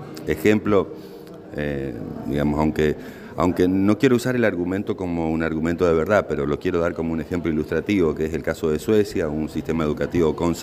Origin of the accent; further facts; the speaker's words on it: Argentina; una alegría como argentino